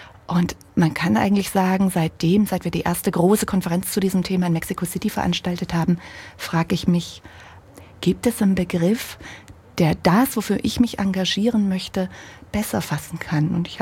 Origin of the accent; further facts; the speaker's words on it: Germany; na, ich bin ja ein Kind der DDR. In einem kleinen Dorf aufgewachsen, 500 Meter vom Sperrgebiet.